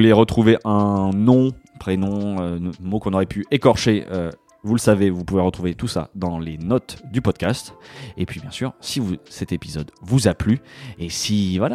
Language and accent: French; France; now in Paris, France; je pense que je suis un petit Français tu vois, qui vit à Paris